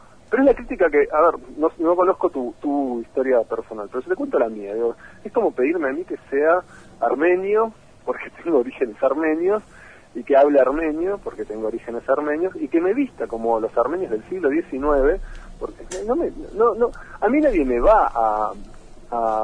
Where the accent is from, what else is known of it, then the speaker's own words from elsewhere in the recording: Argentina; somos todos argentinos.